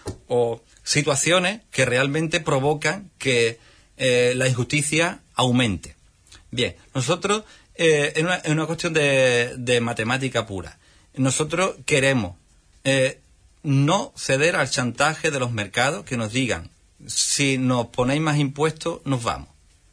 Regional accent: Málaga, Andalusia, Spain; now in Huelva, Spain; Yo mismo vivo en Huelva desde 5 años, pero soy malagueño.

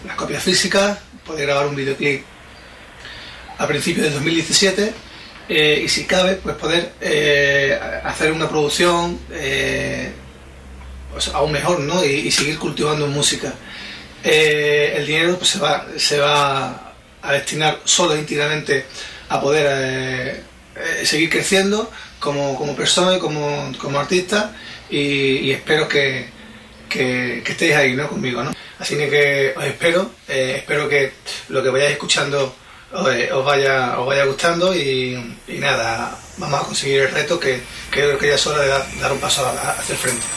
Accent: Huelva, Andalusia, Spain; soy cantautor de Huelva

